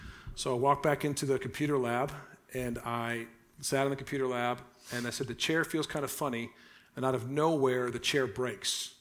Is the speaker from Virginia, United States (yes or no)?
no; Illinois, United States; I grew up outside Chicago, northwest suburbs.